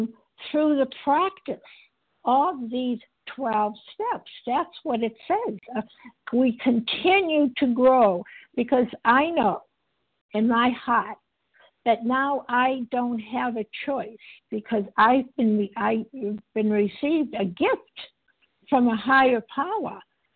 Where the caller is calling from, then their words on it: Massachusetts, United States; Oh, I call from Massachusetts.